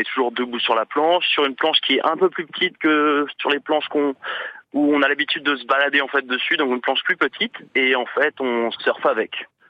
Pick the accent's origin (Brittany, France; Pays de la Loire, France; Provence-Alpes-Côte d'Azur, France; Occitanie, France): Brittany, France; Brest; Tout à fait, je suis originaire en fait de Brest